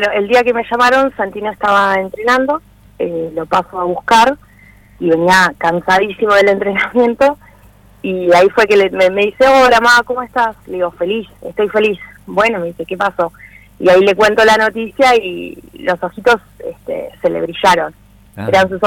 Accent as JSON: {"language": "Spanish", "town": "Plotier", "region": "Neuquén", "country": "Argentina", "said": "nosotros somos de Plotier, entonces por ahí hay mucha tendencia de que hayan muchos vendedores en la ruta"}